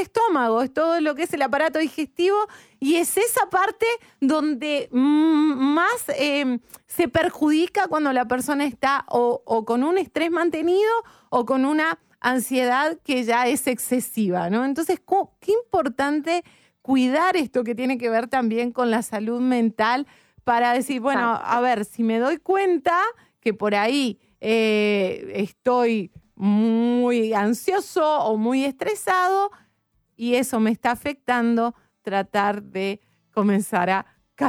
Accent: Uruguay; y yo soy uruguaya y no estoy acostumbrada a comer picante

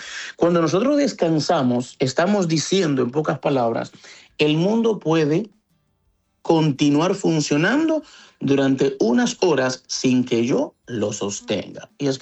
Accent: Dominican Republic; estoy siendo como dominicano, respondiendo una pregunta con otra pregunta

